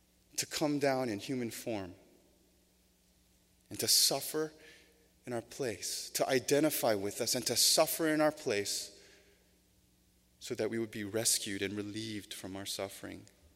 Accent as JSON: {"language": "English", "town": "Sacramento", "region": "California", "country": "United States", "tie": "born or raised there", "said": "Some of you know, I grew up in Sacramento, and I came down here for college."}